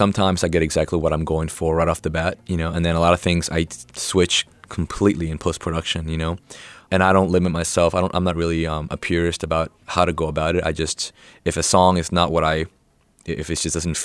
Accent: Florida, United States; also born or lived in Peru; now in North Carolina, United States; I grew up by the beach. I grew up in Peru and Florida, so I feel most at home in a warm climate. And now that I live in North Carolina

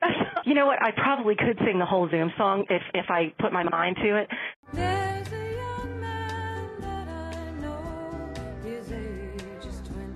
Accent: Providence, Rhode Island, United States; I'm from Providence, Rhode Island, and I am a WGBH sustainer.

